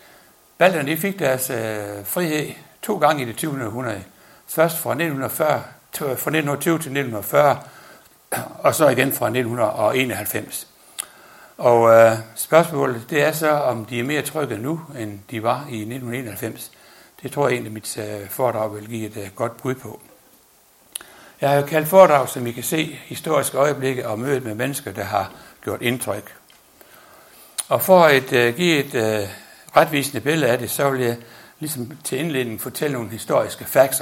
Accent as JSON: {"language": "Danish", "town": "Ringkøbing", "region": "Central Denmark Region", "country": "Denmark", "said": "og jeg kommer ind fra Ringkøbing. Men i forbindelse med, at vi købte Skjern Elvers rejser i sin tid, i 86, der flyttede vi så til Skjern, og der har vi så boet i sin."}